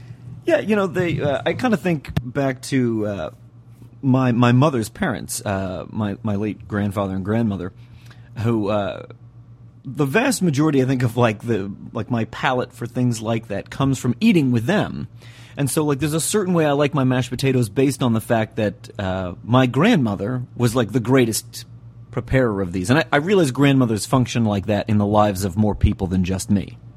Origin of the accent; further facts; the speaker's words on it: Pennsylvania, United States; we grew up in Berks County. One of the neighboring counties to Berks is Lancaster, and Lebanon as well.